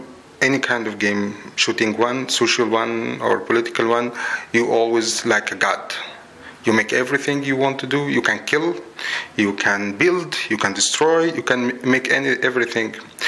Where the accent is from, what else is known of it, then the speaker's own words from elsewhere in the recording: Cairo, Cairo Governorate, Egypt; And I'm from Egypt, Cairo. I just arrived 2 days ago.